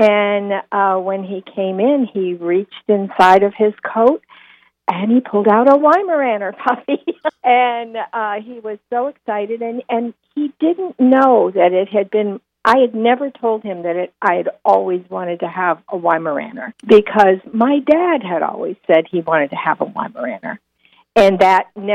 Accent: Cleveland, Ohio, United States; Oh, I grew up in Cleveland, Ohio, and I grew up with an animal-loving grandmother.

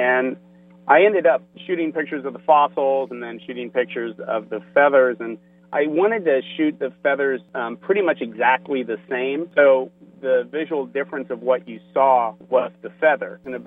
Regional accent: Kansas, United States; you know, I'm from Kansas and I had an uncle who always said that you have to ride the horse in the direction it's going.

